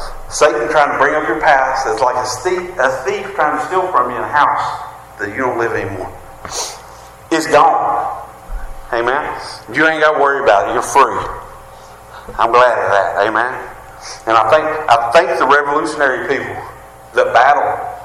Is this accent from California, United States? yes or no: no; West Virginia, United States; accent: West Virginia hillbilly accent; We sound like we from West Virginia. They know where we're from by our accent.